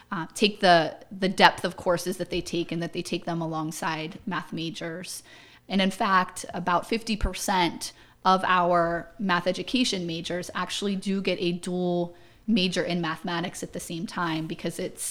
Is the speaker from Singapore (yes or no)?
no; Erie, Pennsylvania, United States; Yes, I grew up in Erie. I attended Girard High School, graduated from there, and went on to Edinburgh